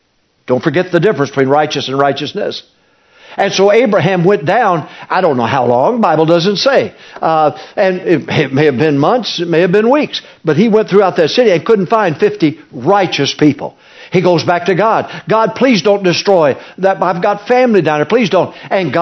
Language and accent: English; Arkansas, United States; born there; also born or lived in Michigan; I was born in Arkansas. Moved to Michigan. I got more Yankee blood in me than I got Southern blood.